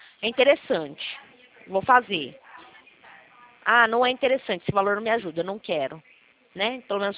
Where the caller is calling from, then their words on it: São Paulo, Brazil; Eu falo aqui do estado de São Paulo.